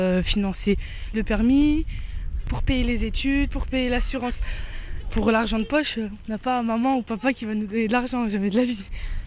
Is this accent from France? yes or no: yes; France; je suis Française aussi.